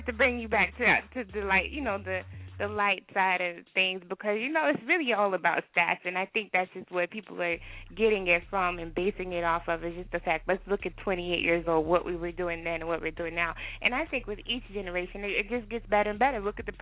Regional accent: Texas, United States; also born or lived in Ohio; I was born in Ohio and raised in Texas

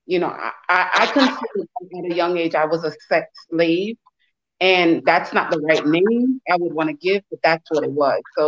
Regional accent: Freeport, Grand Bahama, Bahamas; also born or lived in Nassau; I was born in Nassau, Bahamas, and I was raised in Freeport.

